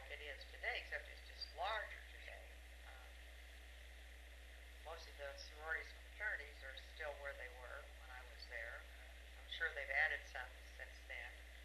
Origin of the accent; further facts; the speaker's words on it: Maywood, Indiana, United States; I was born in Indianapolis at Methodist Hospital, but I grew up in a little town, Maywood, Indiana, which is now part of the city.